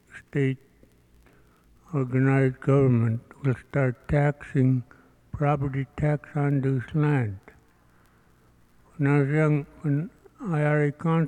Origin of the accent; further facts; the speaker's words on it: Stebbins, Alaska, United States; I'm from Stebbins. I grew up in Stebbins all my life